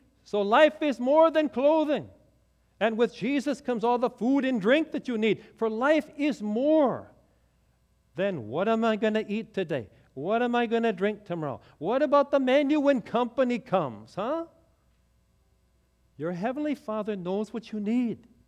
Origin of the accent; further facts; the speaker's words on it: Missouri, United States; I'm from Missouri, the show me state, huh?